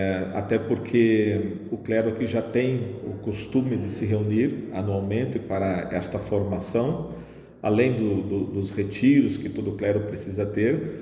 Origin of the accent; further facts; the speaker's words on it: Curitiba, Paraná, Brazil; minhas raízes também estão aqui. Mas eu sou natural de Curitiba, do clero de Curitiba